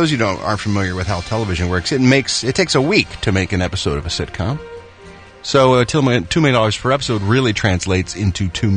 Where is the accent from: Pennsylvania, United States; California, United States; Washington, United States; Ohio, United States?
Pennsylvania, United States; like me, you're born and raised in the Delaware Valley near Philadelphia, Pennsylvania.